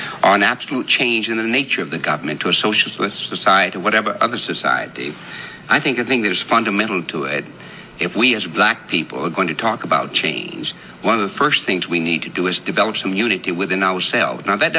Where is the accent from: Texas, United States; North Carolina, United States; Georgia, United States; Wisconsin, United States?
Texas, United States; now in New York, United States; And I live here in New York now, though I come from Texas, and New York has always been talked about as a melting pot.